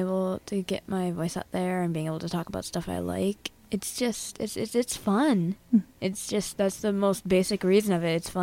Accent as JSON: {"language": "English", "town": "Hudson", "region": "New York", "country": "United States", "said": "I'm a student at Hudson Senior High School, and I'm also from Hudson."}